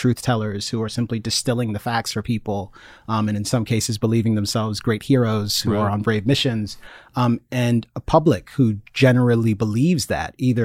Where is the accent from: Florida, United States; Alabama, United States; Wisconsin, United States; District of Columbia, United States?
District of Columbia, United States; Washington; I grew up in Washington, D.C., in and around there. Mm-hmm. So, you know, Maryland, Virginia, close enough to the city, you call it all D.C. My family's from Jamaica, so I'm first generation American